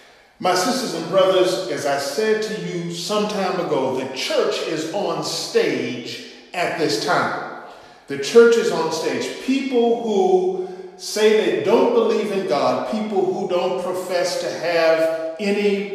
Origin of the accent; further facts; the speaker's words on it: Cleveland, Ohio, United States; And we just gathered in my hometown of Cleveland, Ohio, to celebrate his 80th birthday